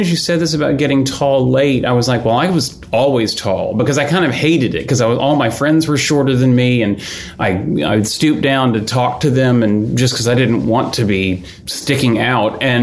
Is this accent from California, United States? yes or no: no; Houston, Texas, United States; moved away as an adult; Yeah, I left Houston to go to grad school when I was 26.